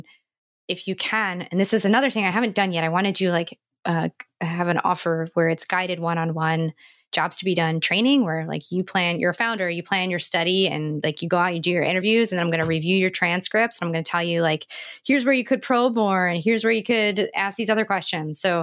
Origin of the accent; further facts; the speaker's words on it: New Jersey, United States; So I'm from New Jersey, which is a part of the United States that's kind of known for being a little thick skinned and a little bit rough and tumble.